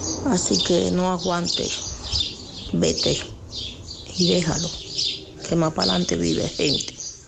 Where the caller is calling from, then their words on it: Alcorcón, Community of Madrid, Spain; de Madrid, de Alcorcón.